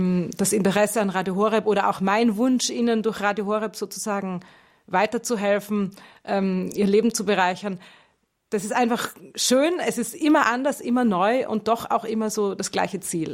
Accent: Austria; now in Germany; ich bin gelernte Deutsche. Das kam mir so der Gedanke, ich kenne mich doch in Deutschland schon bald besser aus als in meiner Heimat Österreich.

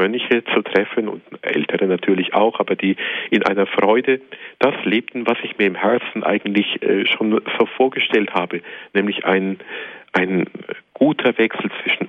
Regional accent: Kronach, Bavaria, Germany; also born or lived in Kulmbach; ich stamme aus Kronach und bin in Kulmbach dann zur Schule gegangen.

